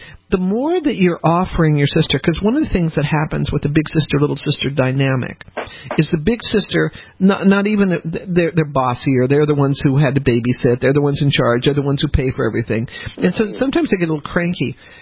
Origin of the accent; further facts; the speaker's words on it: Colorado, United States; I grew up in Colorado mostly, so she had a lot of turquoise.